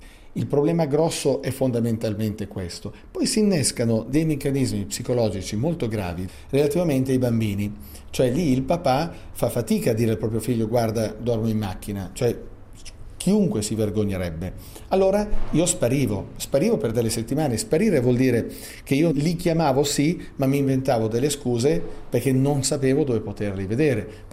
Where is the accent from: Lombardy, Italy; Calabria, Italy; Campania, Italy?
Lombardy, Italy; Como; quindi io sono comasco da 45 anni